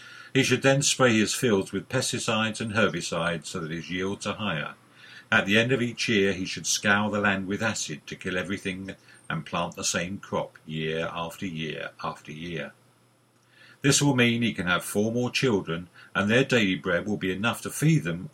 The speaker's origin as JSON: {"language": "English", "region": "South East England", "country": "United Kingdom", "tie": "born or raised there", "said": "I grew up in the Garden of England in the 1950s."}